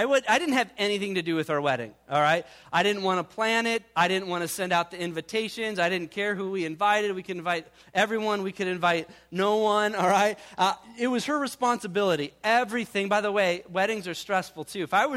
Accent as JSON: {"language": "English", "region": "Midwest", "country": "United States", "said": "All right, we're from the Midwest, and we went to school in L.A. County."}